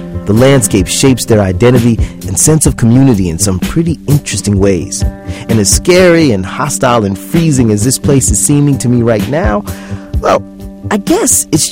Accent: Florida, United States; I'm from Florida, and let me tell you, I have no idea why human beings would want to live in 20 degrees below zero.

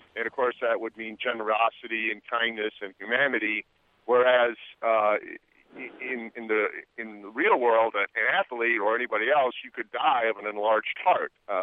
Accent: Chicago, Illinois, United States; As it relates to religion, I was raised Catholic in Chicago

